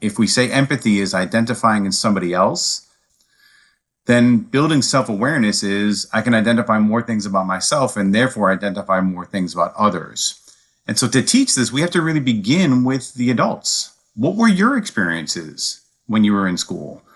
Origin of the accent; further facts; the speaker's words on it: East Coast, United States; So I'm from the East Coast. I lived in New York City for a little over 20 years.